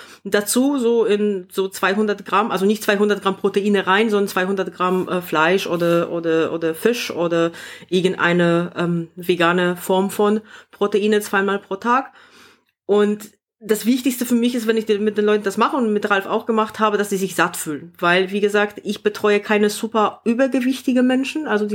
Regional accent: Poland; German is a second language; now in Germany; also ich komme auch nicht direkt aus Deutschland. Ich kenne das überhaupt nicht. Also in Polen kennt man Grünkohl nicht.

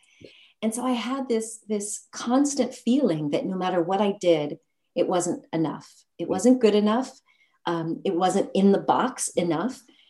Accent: United States; now in France; Well, I am American, but I'm living in the south of France, just by way of context. And growing up in America, I had sort of the typical programming

